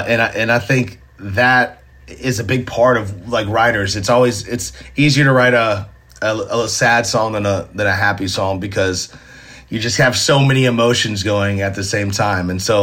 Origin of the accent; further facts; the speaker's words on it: Nashville, Tennessee, United States; Being born and raised in Nashville, going to Ryman shows, to have my own headlining show there